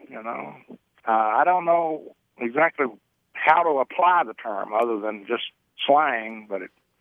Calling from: Spotswood, Virginia, United States; I'm calling from Spotswood, Virginia.

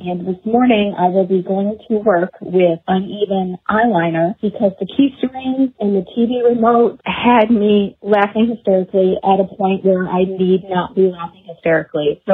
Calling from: Charlotte, North Carolina, United States; calling from Charlotte, North Carolina.

